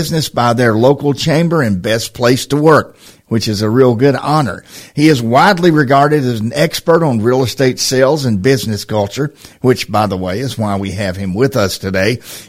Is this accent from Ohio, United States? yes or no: no; Lawrenceburg, Tennessee, United States; I'm also originally from Tennessee, a little town called Lawrenceburg, just down the road.